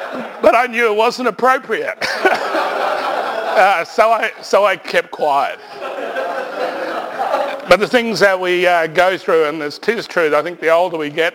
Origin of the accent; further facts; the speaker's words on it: Brisbane, Queensland, Australia; also born or lived in Traveston; And then we moved from Traveston, that little country place, back down to Brisbane and back to my grandmother's place. And we had several families living in this house in the suburbs of Brisbane, Holland Park, in a housing commission area.